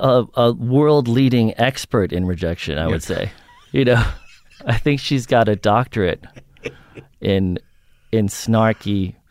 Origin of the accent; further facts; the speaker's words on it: New York, United States; because I grew up in New York on the Upper West Side